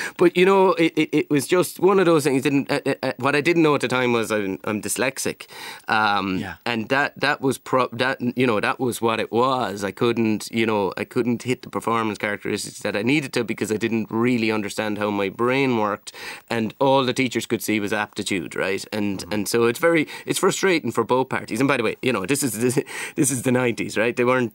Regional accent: Carrickanish, Munster, Ireland; Yeah, I'm from Carrickanish, which is a village just outside the city here. So yeah. just out the road. Great, super place to grow up. I'm kind of from the outskirts of the village, so country life upbringing.

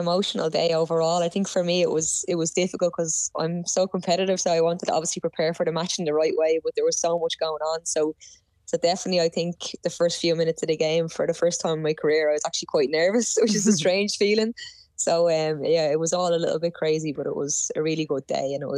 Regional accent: Shankill, Leinster, Ireland; I grew up in Shangana Cliffs in Shankill

